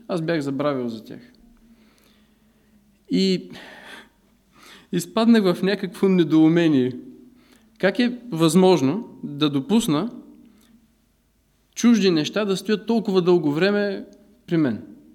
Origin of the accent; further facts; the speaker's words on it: Dobrich, Dobrich Province, Bulgaria; Има зима в Сандански, има зима в Перник, ама доброжанската зима си е доброжанска.